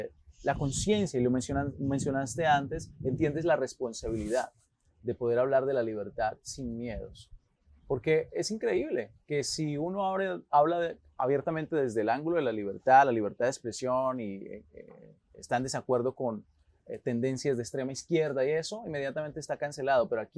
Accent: Colombia; moved away; tú y yo salimos de Colombia, yo también como colombiano, y mencionaste algo importante, vimos una Colombia que muy sufrida

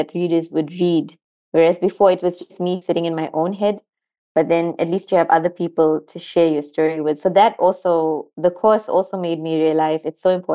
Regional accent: Durban, KwaZulu-Natal, South Africa; I'm from Durban. It's on the east coast of South Africa

